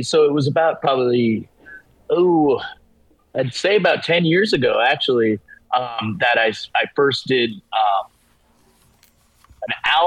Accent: Maine, United States; now in New York City, United States; I'm from Maine, so I'm used to it, but I didn't have any snowshoes because I just moved to New York City

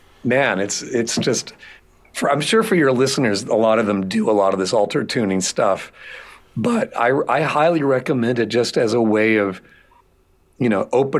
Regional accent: Asheville, North Carolina, United States; But I grew up in Asheville, North Carolina.

